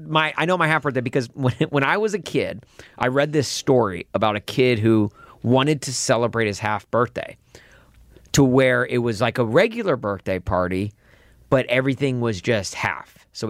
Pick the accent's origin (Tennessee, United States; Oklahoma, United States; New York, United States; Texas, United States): Tennessee, United States; Nashville; I was one of two people from the entire mid-state of Tennessee in the freshman class at Mizzou.